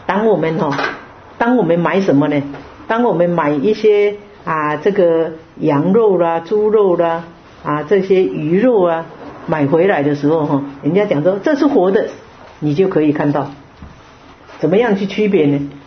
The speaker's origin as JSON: {"language": "Chinese", "country": "China", "said": "所以我们中国人会买那个牛血啊，还有猪血啊、鸡血啊、鸭血啊"}